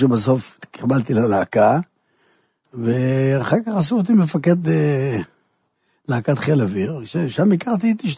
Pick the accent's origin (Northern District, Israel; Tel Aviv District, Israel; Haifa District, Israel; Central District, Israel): Tel Aviv District, Israel; Ramat Gan; אני גדלתי ברמת גן